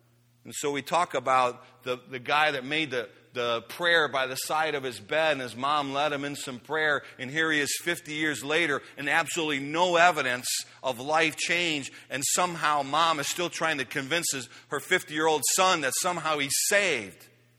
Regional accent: Chicago, Illinois, United States; And we grew up in Chicago, and I was a White Sox fan.

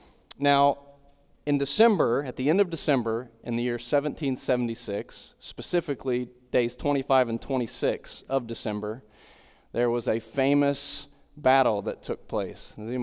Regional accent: Wheelersburg, Ohio, United States; For those of you who don't know me … I grew up here in Wheelersburg

